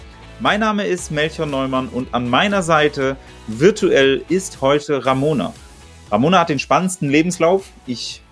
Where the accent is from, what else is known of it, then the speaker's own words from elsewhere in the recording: Schleswig-Holstein, Germany; also born or lived in Berlin; Ich komme aus Norddeutschland, also geboren Berlin, aber Schleswig-Holstein.